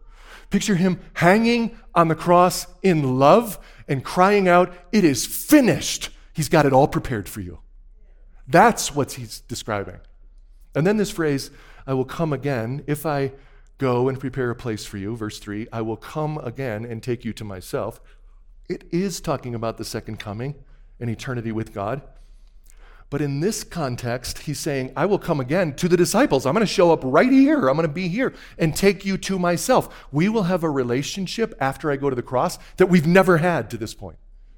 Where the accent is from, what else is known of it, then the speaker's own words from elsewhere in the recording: Colorado, United States; No, I'm from Colorado. Live just outside of Denver.